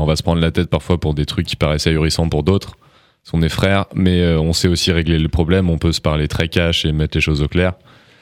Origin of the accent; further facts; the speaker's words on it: Paris, Île-de-France, France; Ouais, on est de Paris, Montmartre.